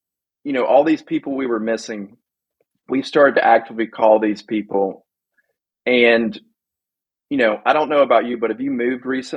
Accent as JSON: {"language": "English", "region": "Alabama", "country": "United States", "said": "I mean, I'm from Alabama, so I'm pretty bad at math"}